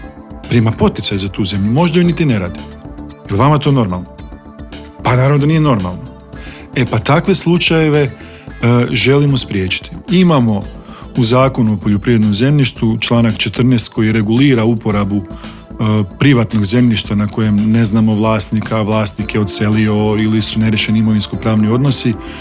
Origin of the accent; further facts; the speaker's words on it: Virovitica-Podravina County, Croatia; ja sam znači iz Virovitičko-podravske županije